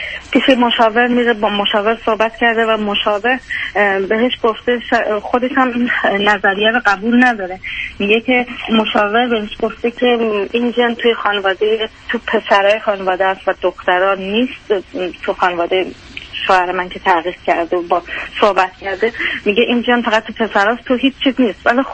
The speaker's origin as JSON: {"language": "Persian", "country": "Iran", "lives_now": "Turkey", "said": "تصمیم گرفت از ایران خارج شد، اومدیم ترکیه"}